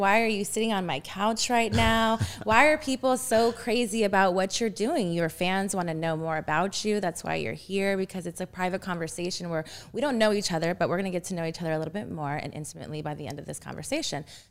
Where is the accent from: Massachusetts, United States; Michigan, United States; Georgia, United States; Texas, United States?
Texas, United States; also born or lived in Panama; I was born in Panama, but then we moved to Texas when I was I think 3 or so. So I only knew Texas, but my sisters moved around a lot more than I did.